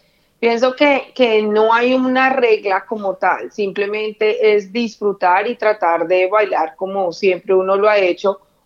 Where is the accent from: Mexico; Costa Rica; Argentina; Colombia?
Colombia; now in Melbourne, Australia; como colombiana y con una pasión muy grande por la música y por la danza, yo estoy en silla de ruedas. Desafortunadamente tuve un accidente acá en Melbourne